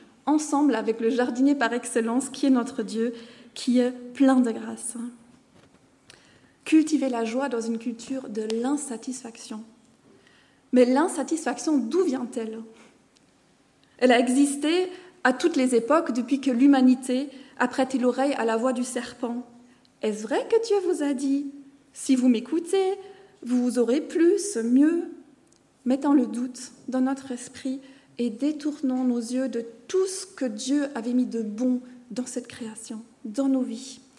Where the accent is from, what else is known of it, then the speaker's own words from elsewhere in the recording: Germany; now in Brussels, Belgium; je viens d'Allemagne. Ça fait 18 ans que je suis en francophonie, dans 12 ans en Belgique. Je suis mariée à Léo, qui vient de Suisse.